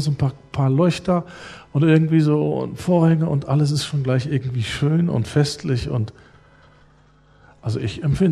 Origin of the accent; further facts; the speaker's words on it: Berlin, Germany; Aber ich komme aus Berlin und unsere höchsten Berge sind Schuttberge, die wir haben da.